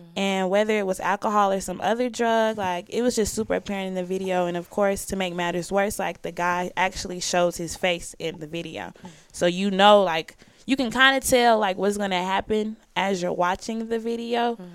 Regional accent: Atlanta, Georgia, United States; So this kind of, like, hit home for me, being that I'm from Atlanta.

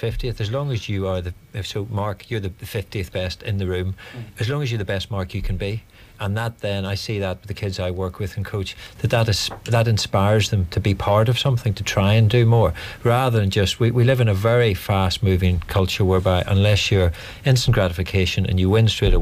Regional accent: Dungannon, Northern Ireland, United Kingdom; born there; certainly when I was born in Dungannon, I didn't have the aristocracy.

